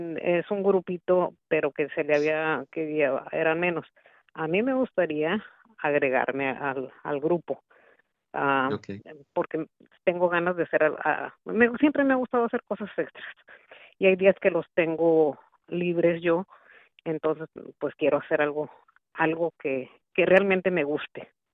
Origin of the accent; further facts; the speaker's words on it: Tijuana, Baja California, Mexico; moved away as an adult; yo me crié en Tijuana.